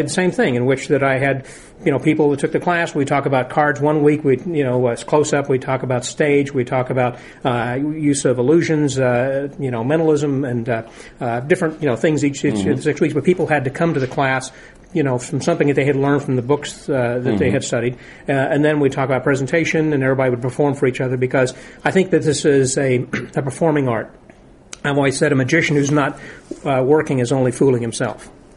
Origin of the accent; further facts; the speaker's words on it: Illinois, United States; I'm from Southern Illinois, and they came back from St. Louis, gave me this little Sneaky Pete magic show.